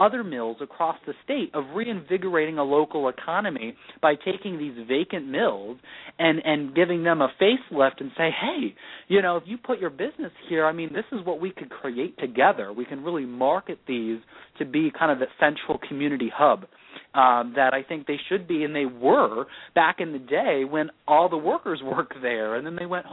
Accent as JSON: {"language": "English", "region": "Florida", "country": "United States", "tie": "born or raised there", "also_born_or_lived": "Vermont / Maine", "said": "I mean, I was born in Vermont, was raised up in Florida, and then went to middle school and high school in Maine. And so technically, if you really want to be specific, I'm from away."}